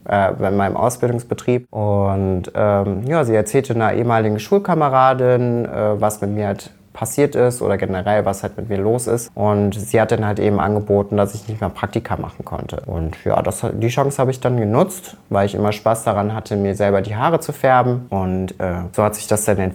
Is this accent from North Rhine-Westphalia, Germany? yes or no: yes; Rommerskirchen, North Rhine-Westphalia, Germany; Ich komme aus dem direkten Umkreis, aus einer kleinen Gemeinde namens Rommerskirchen. Und Rommerskirchen liegt genau in der Mitte zwischen Köln und München-Gladbach.